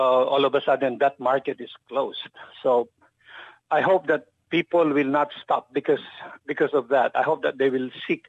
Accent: Ilocos Region, Philippines; Pangasinan, not because I am from Pangasinan, but they are really developing places like Bulinao

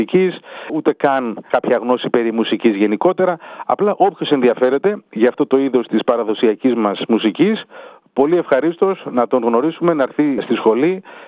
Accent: Greece; moved away as an adult; είμαι από Ελλάδα, γεννήθηκα, μεγάλωσα στην Ελλάδα μέχρι 19 χρονών.

